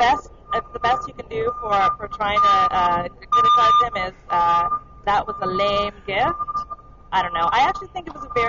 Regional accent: Canada; I'm terrible. I'm Canadian.

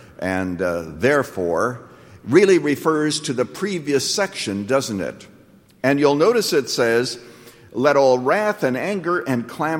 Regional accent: Canada; when I was a boy growing up in Canada, I went to school, first of all, in the summer with a horse and buggy, and then in the winter with a sleigh and with a horse.

